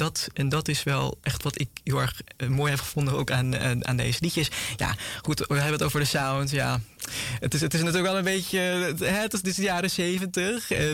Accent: Suriname; born there; ik in Suriname ben geboren. En ik ben van Javaanse afkomst.

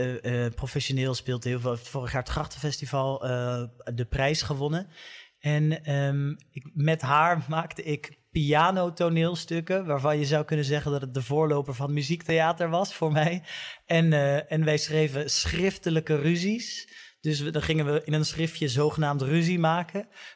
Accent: Katwijk, South Holland, Netherlands; moved away as an adult; also born or lived in Haarlem / Maastricht / Amsterdam; Het is geen oorspronkelijk Katwijkse familie waar ik uitkom. Ik ben de enige echte Katteker in het gezin. Maar wel mijn hele leven tot mijn 18e in Katwijk gewoond.

